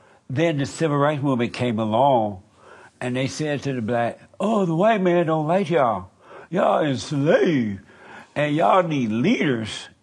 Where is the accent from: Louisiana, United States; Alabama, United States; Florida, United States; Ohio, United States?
Alabama, United States; I grew up in Alabama, mm-hmm. under Jim Crow law and all that stuff.